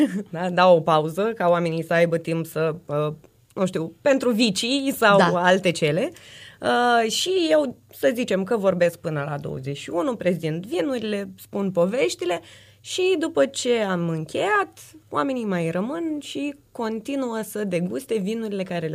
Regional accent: Moldova; eu sunt de origine din Republica Moldova și noi acolo oricum avem o relație foarte specială cu vinul.

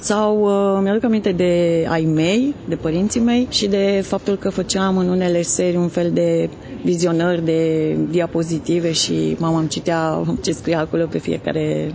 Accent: Brașov, Brașov County, Romania; sunt scriitoare, vin din Brașov

